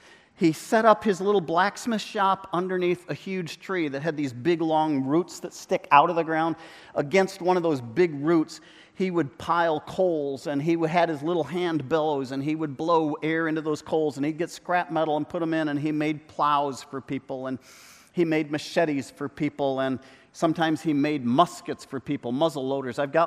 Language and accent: English; Côte d’Ivoire; When I was growing up in Cote d'Ivoire in West Africa, there was an old man who moved down to our area